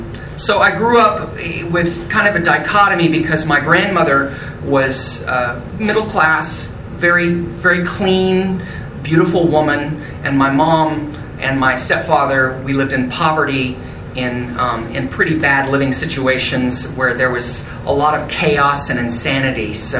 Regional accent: San Antonio, Texas, United States; I grew up in San Antonio, and I grew up being bounced back and forth between my mother and my grandmother.

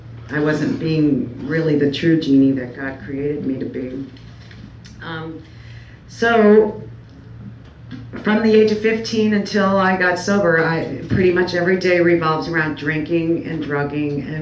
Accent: Cleveland, Ohio, United States; I'm from Cleveland, Ohio. I don't know if there's any Clevelanders out there, but I still love Cleveland.

